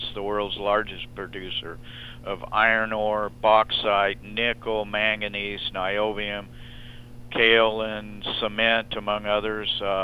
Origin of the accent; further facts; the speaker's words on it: Albuquerque, New Mexico, United States; the cars are newer and in better shape than anything I see in my hometown, Albuquerque, New Mexico.